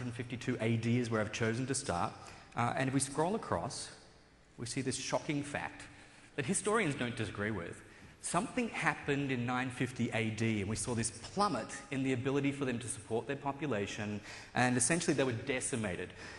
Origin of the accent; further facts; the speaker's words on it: Australia; now in United States; I do come from a place further south. Okay. So I'm an Australian. I have been living here for about 3.5 years. Very close to Redmond